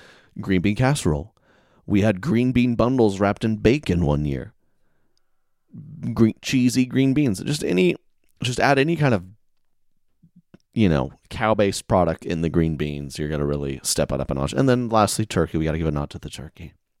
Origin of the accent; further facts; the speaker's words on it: the South, United States; You know, I'm from the South. We're getting the whole shebang.